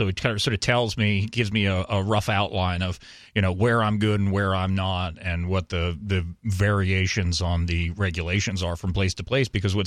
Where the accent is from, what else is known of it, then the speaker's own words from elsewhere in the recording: New York, United States; I mean, like, I'm from New York, and New York – is the state of New York, I mean, the city of New York is a really, it's a tiny little dot on the map of New York State.